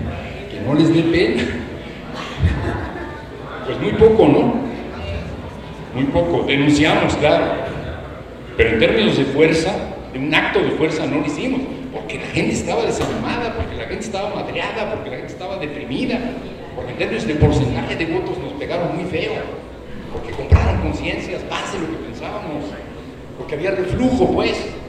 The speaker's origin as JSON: {"language": "Spanish", "region": "Tabasco", "country": "Mexico", "said": "que yo sea de Tabasco, pero voy a estar aquí"}